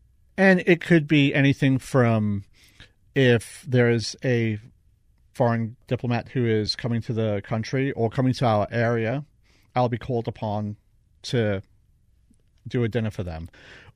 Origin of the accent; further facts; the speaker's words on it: United States; 100% American pastry chef. I'm not a French-trained, European-trained, none of that. I am an American-trained, American-taught, and I'm a true American chef, as you can tell by my accent.